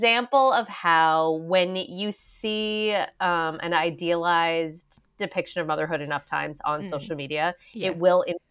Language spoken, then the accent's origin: English; New England, United States; when I was growing up in New England, which is a similar to where I'm raising my kids now, we might have gone to a pumpkin patch once.